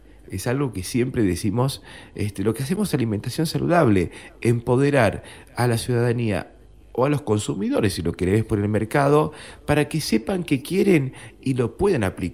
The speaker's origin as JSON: {"language": "Spanish", "country": "Argentina", "said": "Somos ciudadanos. Somos argentinos ciudadanos."}